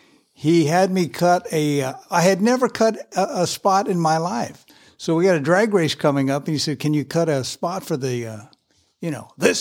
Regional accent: Elk Grove, California, United States; Yeah, born and raised in Elk Grove.

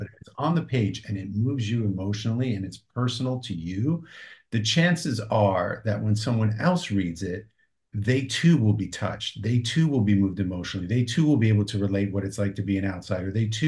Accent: New Jersey, United States; first language Greek; English is a second language; Now, listen, we grew up very poor from New Jersey. Our mother was born and raised in Greece. Our first language was not English, it was Greek.

